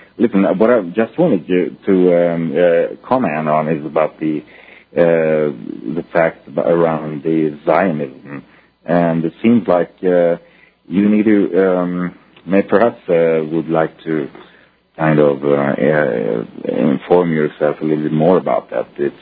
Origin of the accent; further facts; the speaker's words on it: Alabama, United States; now in Indianapolis, United States; I'm listening on the radio tonight, but I'm from Alabama, but I'm in Indianapolis at the moment.